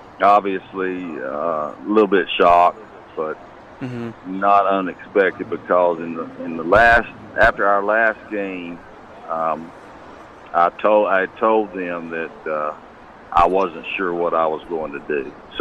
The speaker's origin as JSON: {"language": "English", "town": "Hattiesburg", "region": "Mississippi", "country": "United States", "tie": "born or raised there", "said": "Being able to stay in Hattiesburg, my hometown, keep up with Southern Miss, and it's just been a great 44 years."}